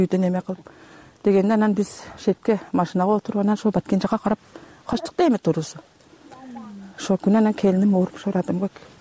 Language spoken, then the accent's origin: Kyrgyz; Tajikistan; now in Kyrgyzstan; Текшерет, балам кыргыз, мен тажикмин.